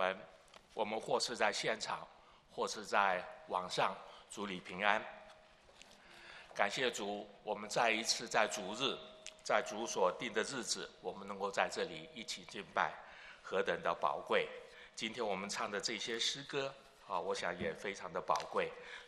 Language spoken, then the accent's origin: Chinese; Chiayi, Chiayi County, Taiwan; 我说我从小在嘉义讲大，闽南语讲得很好